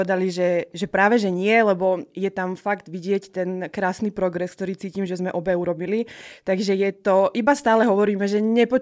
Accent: eastern Slovakia, Slovakia; Znova poviem, že som teda z východu a u nás ja mám po 30-tke, nemám frajera, žijem sama

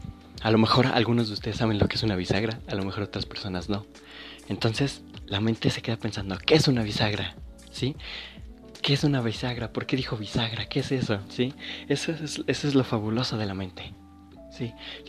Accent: Mexico; los que sean mexicanos, llámenme raro, pero yo como mexicano, yo no como nada de picante

